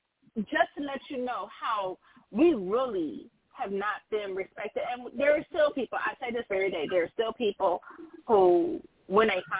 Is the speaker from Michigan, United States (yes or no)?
yes; Detroit, Michigan, United States; I grew up in Detroit. I was not born here, but I grew up here.